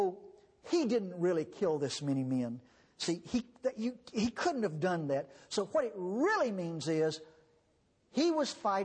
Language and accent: English; Texas, United States; We're from Texas.